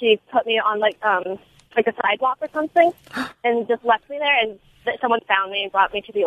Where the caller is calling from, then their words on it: Florida, United States; Pearl Harbor, Florida.